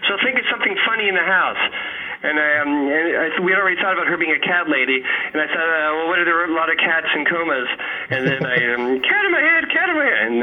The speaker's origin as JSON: {"language": "English", "country": "United Kingdom", "said": "We're weird, like, we're British and cold in this way."}